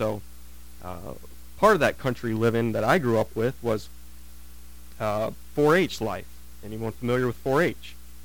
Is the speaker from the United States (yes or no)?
yes; Waynesfield, Ohio, United States; Some of you know I grew up in Waynesfield, so not too far from here.